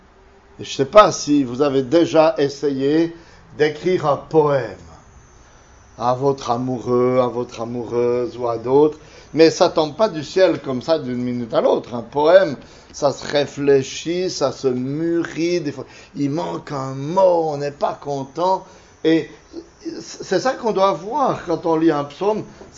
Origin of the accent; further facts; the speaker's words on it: Switzerland; now in France; Mais mon accent me trahit, bien sûr, je ne suis pas mulhousien de souche, mais suisse.